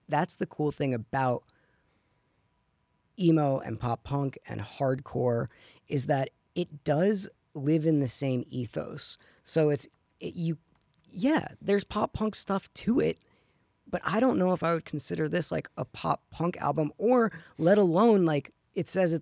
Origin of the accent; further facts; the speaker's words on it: Tucson, Arizona, United States; So when we were growing up in Tucson.